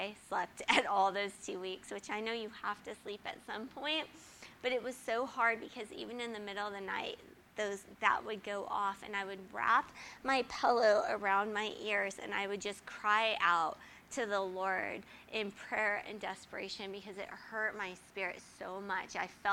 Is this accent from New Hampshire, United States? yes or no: no; California, United States; now in Texas, United States; I didn't think I would end up in Texas when I'm from California, but God so faithfully brought me here.